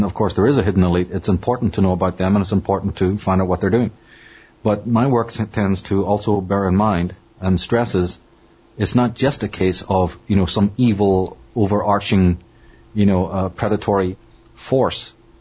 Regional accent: Northern Ireland, United Kingdom; I think what got started is probably growing up in Northern Ireland

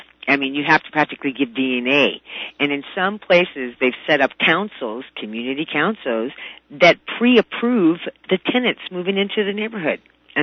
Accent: Wisconsin, United States; born there; I was born in Wisconsin, and my birth certificate in Wisconsin was with the Bureau of Vital Statistics.

